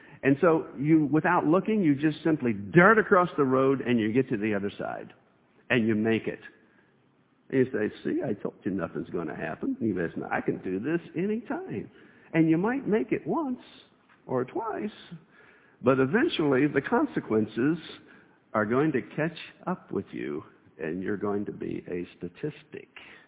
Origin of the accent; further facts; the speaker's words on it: Kentucky, United States; Prudence means to use caution, or when we grew up in Kentucky, it was just common, ordinary horse sense.